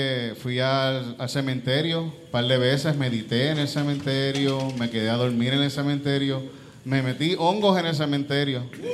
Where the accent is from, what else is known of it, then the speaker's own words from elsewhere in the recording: Yauco, Puerto Rico; cuando era pequeño, yo me recuerdo en Yauco, caminando un día por el Paseo de Diego, por el paseo.